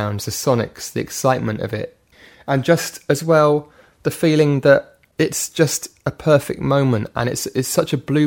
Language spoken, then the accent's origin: English; Oxford, South East England, United Kingdom; So I grew up in Oxford